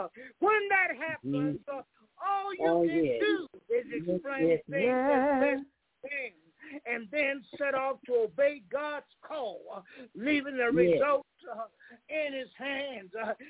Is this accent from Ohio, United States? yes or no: no; Tennessee, United States; I'm from the South. In Tennessee, and I can remember as a boy going through, driving through the South, and looking at those big old mansions.